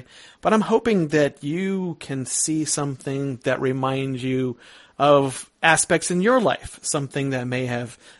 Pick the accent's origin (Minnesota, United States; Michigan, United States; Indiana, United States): Minnesota, United States; I'm from Minnesota, and the winters are pretty brutal up here